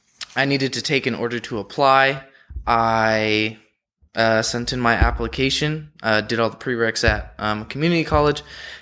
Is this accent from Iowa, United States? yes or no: no; San Diego, California, United States; So I'm from San Diego, and if you know anything about San Diego, it's home to the world-famous San Diego Zoo.